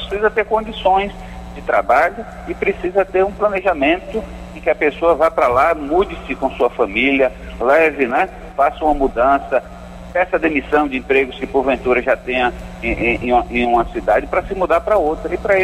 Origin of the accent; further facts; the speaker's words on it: Brazil; E nós temos aqui, como brasileiros, a gente tem que defender o interesse do Brasil